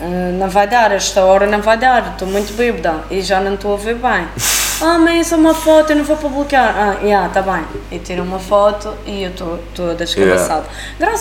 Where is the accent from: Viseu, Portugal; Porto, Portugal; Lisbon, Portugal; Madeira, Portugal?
Madeira, Portugal; Ribeira Brava; Eu costumo dizer, já era conhecida na minha aldeia. Porque eu antes da Casa dos Escritos fiz Playboy, e fazer Playboy sendo da Ribeira Brava